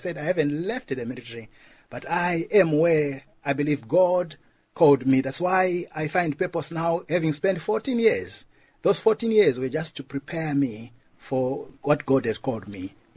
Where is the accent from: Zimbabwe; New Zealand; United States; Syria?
Zimbabwe; now in United Kingdom; when I moved from my home country, Zimbabwe, to the United Kingdom